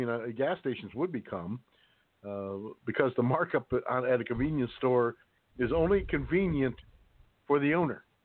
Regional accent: Ohio, United States; But it was a big part of growing up in Ohio

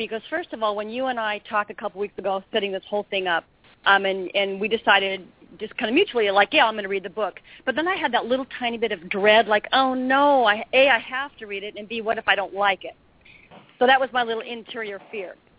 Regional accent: Pacific Northwest, United States; I know it's set in the Northwest, and I'm from the Northwest.

